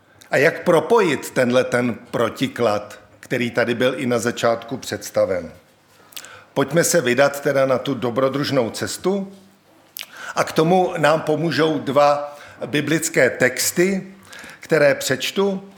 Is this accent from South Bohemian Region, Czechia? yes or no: no; Prague, Czechia; moved away as an adult; also born or lived in Salzburg, Austria; Já jsem narozen v Česku, v Československu, v Praze a vlastně do mých 19 let jsem tam žil také, potom jsem emigroval do Rakouska, kde jsem studoval a žil jsem tam 10 let v Rakousku, v Salzburku.